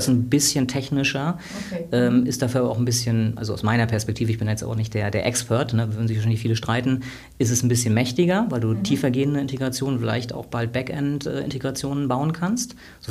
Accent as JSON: {"language": "German", "region": "East Germany", "country": "Germany", "tie": "born there", "said": "ich bin im Osten geboren, mit 14 war die Wende"}